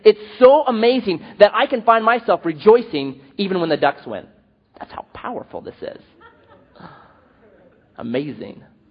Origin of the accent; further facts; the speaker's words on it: Oregon, United States; I was born in Oregon, native-born Oregonian.